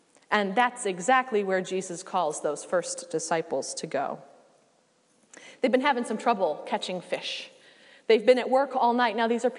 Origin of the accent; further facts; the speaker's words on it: Vermont, United States; I grew up near Lake Willoughby in the Northeast Kingdom